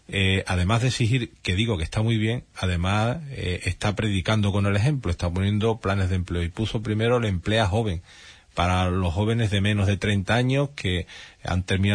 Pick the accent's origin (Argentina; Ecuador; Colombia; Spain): Spain; Andalusia; todos somos andaluces, ¿no?